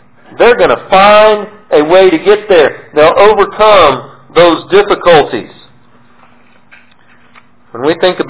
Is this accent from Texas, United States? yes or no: yes; Texas, United States; born there; See, I was born in Texas, so I'm a Cowboys fan.